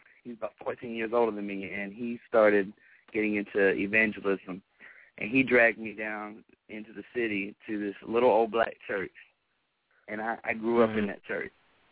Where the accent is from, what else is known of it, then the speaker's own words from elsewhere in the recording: North Carolina, United States; Oh, man. Well, I'm a Carolina boy. I was born in North Carolina.